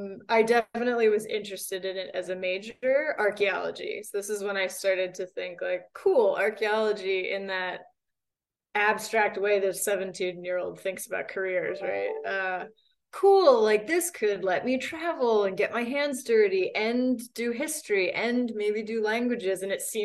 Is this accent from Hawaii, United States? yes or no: no; Pennsylvania, United States; I grew up outside of Philly. I went to a public high school, and I had this Latin teacher who started interspersing maps of ancient Rome